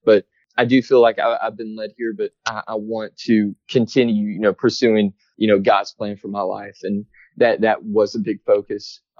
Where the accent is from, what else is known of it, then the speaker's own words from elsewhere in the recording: Birmingham, Alabama, United States; But I grew up in Birmingham, Alabama, right down the street from famous Packers quarterback Bart Starr.